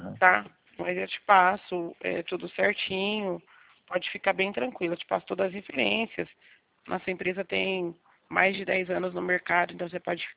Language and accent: Portuguese; Bebedouro, São Paulo, Brazil; Ó, aqui eu sou de Bebedouro, tá? Interior de São Paulo, aqui pertinho de Barretos.